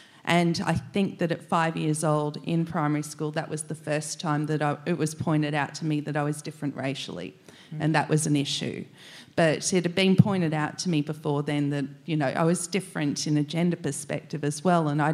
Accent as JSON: {"language": "English", "town": "Canberra", "region": "Australian Capital Territory", "country": "Australia", "tie": "born or raised there", "said": "But that was in my life, you know, growing up in Canberra, where there was a fairly sort of a strong bunch of Aboriginal family around me."}